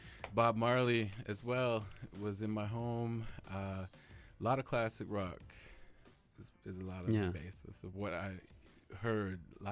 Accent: British Columbia, Canada; I'm from the Nitsitibi and Anishinaabe Indigenous peoples, and I'm born and raised here on this beautiful Coast Salish territory, Haichgosiam

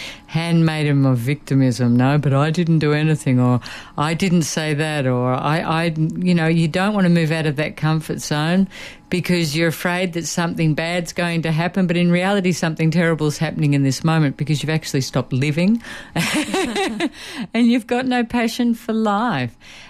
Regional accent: Australia; I'm Australian

